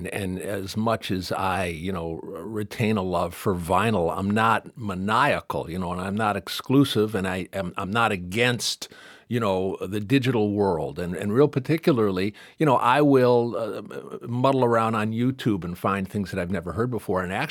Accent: Detroit, Michigan, United States; I grew up in Detroit in the 60s when Motown was at its height

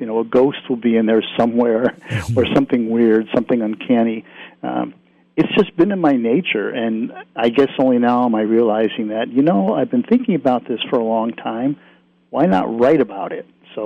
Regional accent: New England, United States; also born or lived in Rhode Island / Connecticut; I grew up in New England, lived in Rhode Island for a while, lived in Connecticut, you know, obviously. But, you know, here I am in the Midwest, and I've been here now for probably close to 25 years.

